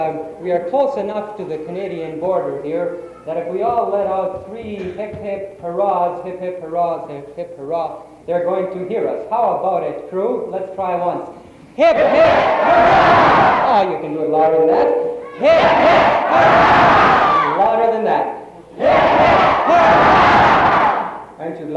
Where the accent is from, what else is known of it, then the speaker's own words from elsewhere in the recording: Scotland, United Kingdom; now in United States; Being Scottish as I am, I thought it said laddies and went in.